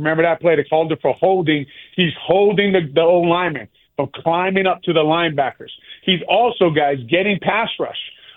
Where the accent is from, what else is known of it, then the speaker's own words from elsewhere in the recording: Hawaii, United States; now in Illinois, United States; that my whole family would fly up from Hawaii to watch me play. Now I'm flying in from Illinois to watch my two boys play Washington.